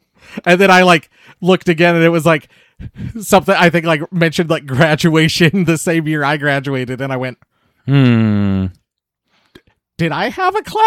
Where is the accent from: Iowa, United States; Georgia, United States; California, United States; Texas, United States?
Iowa, United States; Like, we're from Iowa.